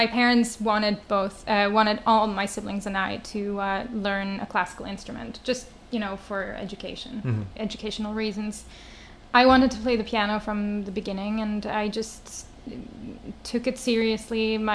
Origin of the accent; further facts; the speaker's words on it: Switzerland; So I am Swiss.